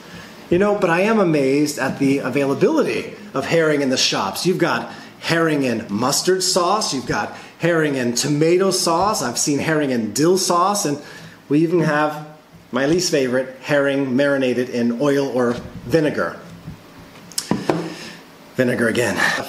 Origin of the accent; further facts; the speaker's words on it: Alabama, United States; Growing up in Alabama, I just wasn't raised on that much fish.